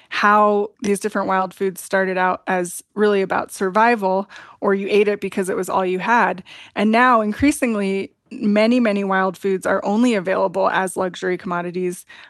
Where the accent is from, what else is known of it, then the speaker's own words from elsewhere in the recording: New Mexico, United States; So I grew up in New Mexico, just outside of Santa Fe, and we lived on about 20 acres of high desert mountain.